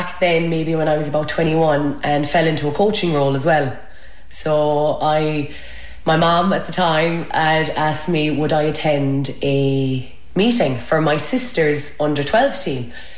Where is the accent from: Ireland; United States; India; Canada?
Ireland; Killarney, Munster; and I'm from Killarney.